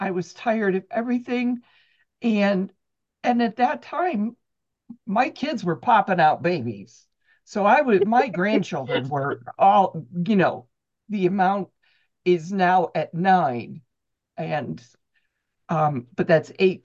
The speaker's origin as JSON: {"language": "English", "town": "Pleasantville", "region": "Ohio", "country": "United States", "said": "from Pleasantville. I am just south of Columbus and 20 minutes or so from Kathy and Sally."}